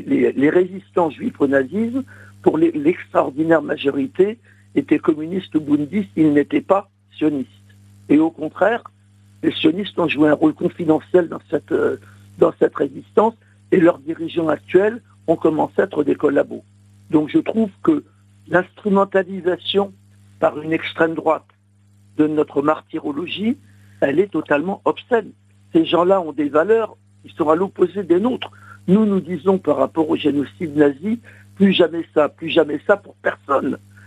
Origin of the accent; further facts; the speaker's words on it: France; puisque nous sommes Français